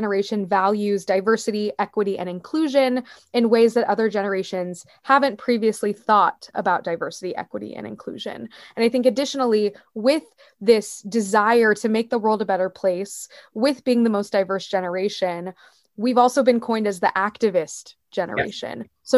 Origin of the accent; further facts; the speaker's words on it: Wichita, Kansas, United States; So I'm from Wichita, Kansas, just like Dorothy from The Wizard of Oz.